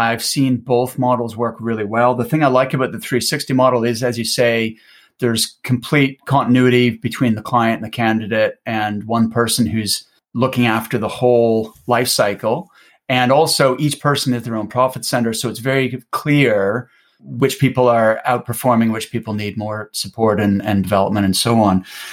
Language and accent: English; Canada; now in United Kingdom; I'm actually Canadian